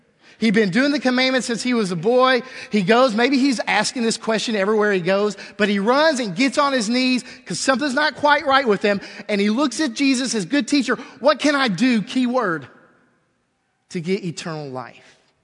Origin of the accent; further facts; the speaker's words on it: Lexington, Kentucky, United States; I'm a UK fan. I'm from Lexington, sorry.